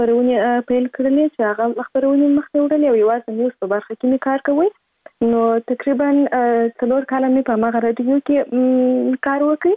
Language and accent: Pashto; Kandahar, Afghanistan; born or raised there